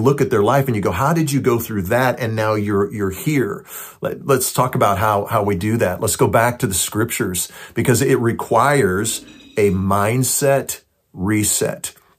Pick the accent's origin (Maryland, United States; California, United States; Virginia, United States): California, United States; now in Oklahoma, United States; I grew up in California. Hey, don't hold that against me. I call myself an Okie now.